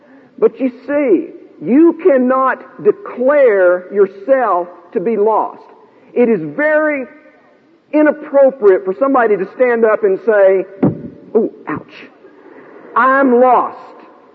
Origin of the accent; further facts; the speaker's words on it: Dallas, Texas, United States; Now, I'm originally from Dallas.